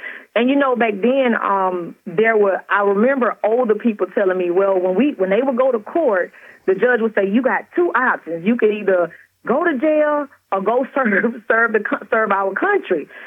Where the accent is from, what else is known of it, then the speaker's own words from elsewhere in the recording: Louisiana, United States; I'm originally from Louisiana, and as I share in the book, I grew up in a very impoverished neighborhood, in a very impoverished home